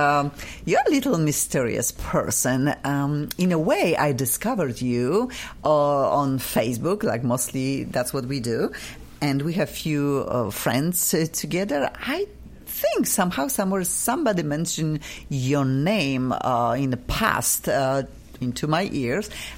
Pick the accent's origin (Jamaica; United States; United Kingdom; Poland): Poland; I'm also from Poland